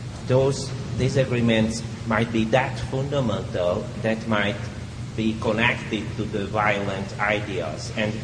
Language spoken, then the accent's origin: English; Budapest, Hungary; English is a second language; I am from Central Europe, Budapest